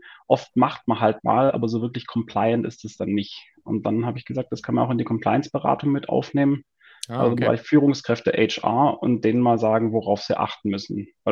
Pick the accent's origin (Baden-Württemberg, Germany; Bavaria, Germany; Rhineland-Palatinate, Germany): Baden-Württemberg, Germany; Tübingen; moved away as an adult; now in Switzerland; Also ursprünglich bin ich aus Tübingen, war dann in Stuttgart 7 Jahre Anwalt, zwischendurch noch ein Jahr in den USA und dann hat es mich aus persönlichen Gründen in die Schweiz verschlagen